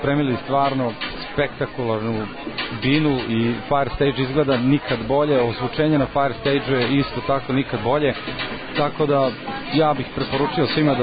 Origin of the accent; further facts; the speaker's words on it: Vrnjačka Banja, Šumadija and Western Serbia, Serbia; Mi smo inače iz Vrnjačke banje, ovo je prvi put da radimo na našem domaćem festivalu, praktično na domaćem terenu